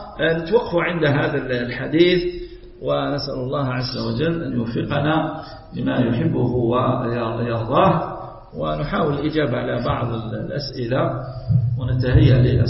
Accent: Algeria; احنا عندنا في الجزائر نقول له الرفيس، ما ادري ايش تقولوا له انتم

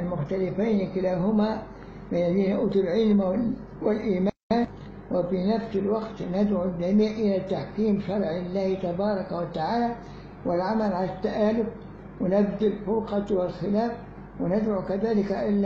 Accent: Egypt; وخص الدعوة في بلادنا مصر العزيزة مصر حفظها الله

